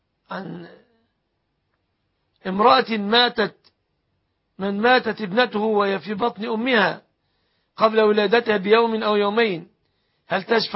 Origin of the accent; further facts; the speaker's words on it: Egypt; أن يحفظ بلادنا مصر آمنة مطمئنة